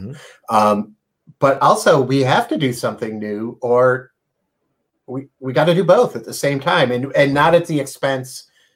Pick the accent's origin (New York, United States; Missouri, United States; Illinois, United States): Illinois, United States; And I grew up outside of Chicago, but I always felt that Scooby-Doo took place in Southern California.